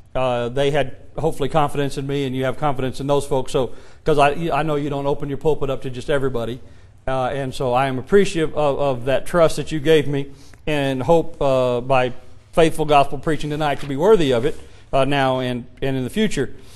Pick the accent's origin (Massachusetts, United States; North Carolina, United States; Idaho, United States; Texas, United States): Texas, United States; Vernon; also born or lived in Oklahoma City; Born in Oklahoma City, raised out in Vernon, Texas, which is just barely across the river from